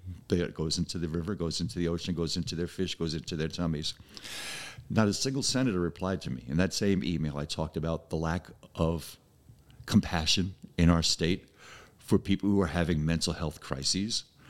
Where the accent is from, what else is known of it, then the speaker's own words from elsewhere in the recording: New York, United States; as a little boy in the Bronx, I lived in the projects. I was raised in the Red Hook, which is a very bad project in Brooklyn, and Bronxdale.